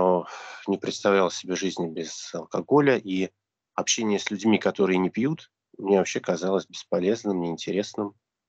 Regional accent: Moscow, Russia; Мне 38 лет. Родился в Москве. Вырос и учился также в столице.

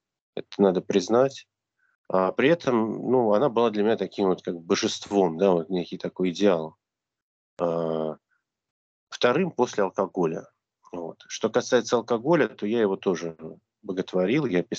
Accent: Moscow, Russia; Мне 38 лет. Родился в Москве. Вырос и учился также в столице.

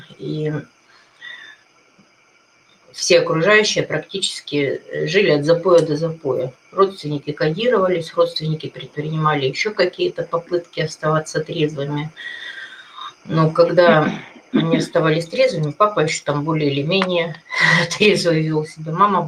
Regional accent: Moscow, Russia; Я алкоголичка из Москвы.

